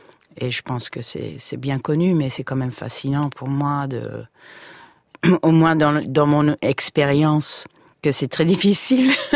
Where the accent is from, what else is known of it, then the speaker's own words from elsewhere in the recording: Brooklyn, New York, United States; also born or lived in Georgia; now in Paris, France; Oui, j'ai grandi à Brooklyn plutôt, et puis après, je suis arrivée en France avec ma mère, d'abord en banlieue et puis à Paris.